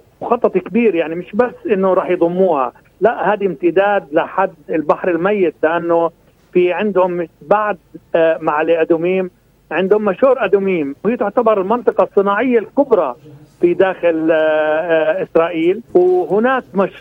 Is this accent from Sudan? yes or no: no; Palestine; إحنا عم بنعيش كفلسطينيين بجزر، جزر محاطين بمستوطنين